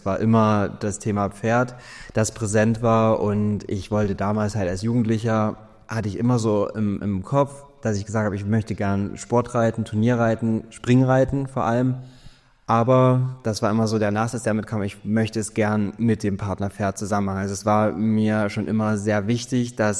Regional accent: Chemnitz, Saxony, Germany; Ich bin aus Chemnitz, also bei Chemnitz, genau.

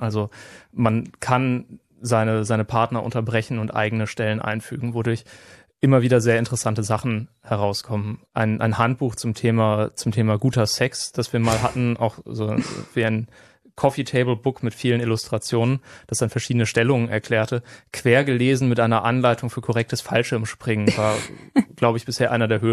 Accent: Nienburg, Lower Saxony, Germany; Ich bin in Nienburg an der Weser aufgewachsen. Eine Stadt in Niedersachsen, die etwa halb so klein ist wie Greifswald.

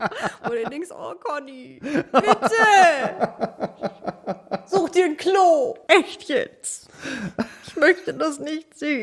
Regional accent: eastern Germany, Germany; Aus dem Osten.

